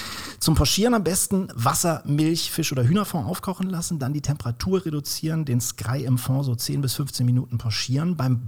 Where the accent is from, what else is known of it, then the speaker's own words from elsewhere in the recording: Kiel, Schleswig-Holstein, Germany; also born or lived in Swabia; Und nach 12 Jahren Schwabenland bin ich auch wieder in meiner Heimat in Kiel gelandet.